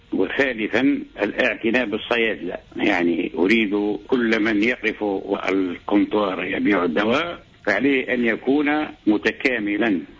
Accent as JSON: {"language": "Arabic", "town": "Msaken", "region": "Sousse Governorate", "country": "Tunisia", "said": "ربي أني مواطن من الساحل من مساكن"}